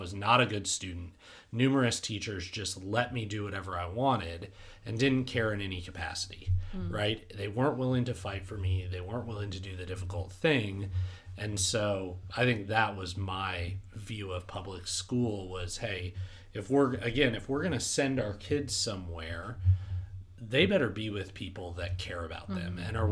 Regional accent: Denver, Colorado, United States; Oh, yeah. I grew up in Denver. And so more liberal than any place else.

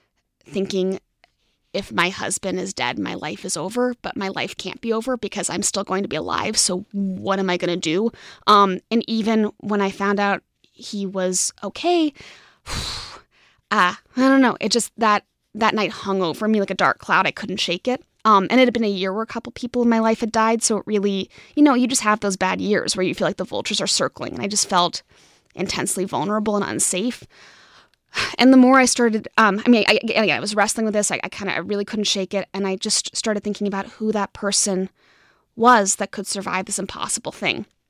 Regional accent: Santa Barbara, California, United States; My sophomore year of high school, I grew up in Santa Barbara.

